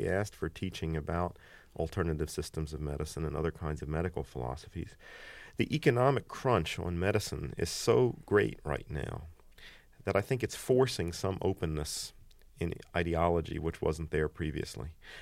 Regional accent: Philadelphia, Pennsylvania, United States; I'm now 45 and I grew up here in Philadelphia.

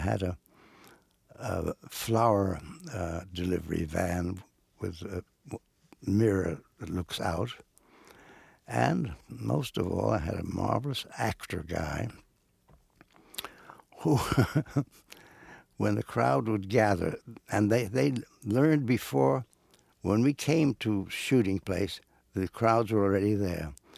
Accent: New York, United States; also born or lived in California, United States; I was raised in New York from the time I was 3 till I went to live in California for a while. And it's my city, it's my town, and I love it.

